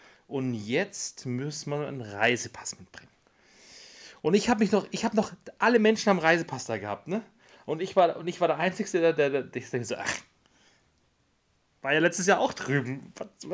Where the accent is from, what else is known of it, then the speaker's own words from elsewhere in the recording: Grand Est, France; Ich also als Elsässer saß da am Parkplatz